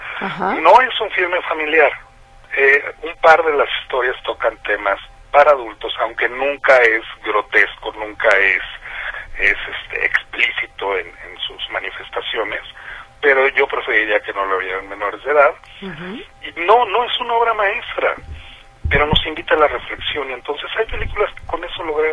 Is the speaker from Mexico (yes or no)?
yes; Mexico; Y a uno como latino y como mexicano, te dicen amor